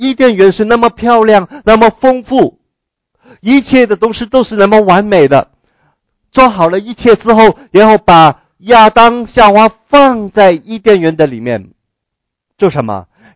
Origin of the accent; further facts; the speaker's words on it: China; 这个岛呢我们中国人应该应该读一下那个历史哈。